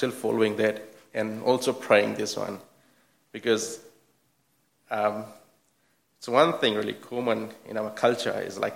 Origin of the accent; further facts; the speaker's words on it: Fiji; because I'm from Fiji as well